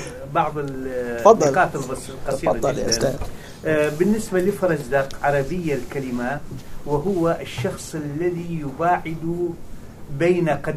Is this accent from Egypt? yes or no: no; Iraq; إلى حد الآن عندنا في العراق شعراء